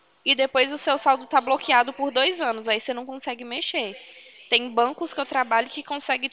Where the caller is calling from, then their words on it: Valinhos, São Paulo, Brazil; Eu falo aqui de Valinhos, interior de São Paulo.